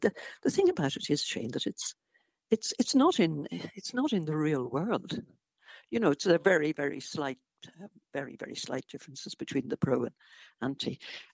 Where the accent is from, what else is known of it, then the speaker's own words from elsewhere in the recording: Ireland; moved away as an adult; now in United Kingdom; because I am Irish. I feel very British too. But in the end, I live in Britain. I've lived here for 50 years